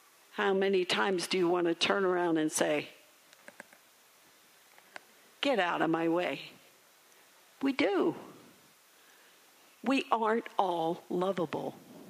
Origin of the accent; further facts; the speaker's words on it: Maryland, United States; Because I grew up in Maryland, and kudzu takes over everything.